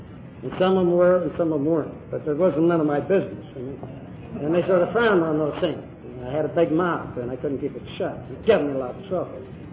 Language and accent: English; St. Louis, Missouri, United States; And I went back to St. Louis, my hometown.